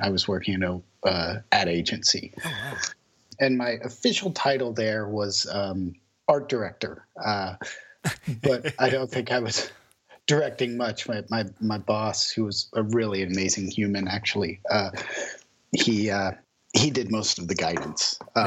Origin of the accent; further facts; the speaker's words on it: Louisville, Kentucky, United States; when I did my undergrad in my hometown, Louisville